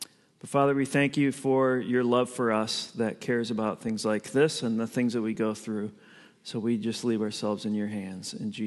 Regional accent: Elyria, Ohio, United States; I grew up in Elyria, Ohio. We're actually going there in a couple of days to visit our family.

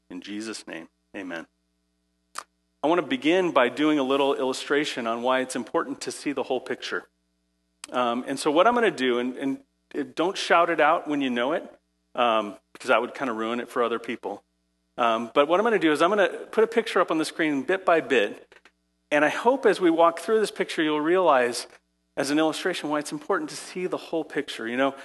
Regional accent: Phoenix, Arizona, United States; Now, I grew up in Phoenix, Arizona, so I know what it's like to feel the pain of football, right?

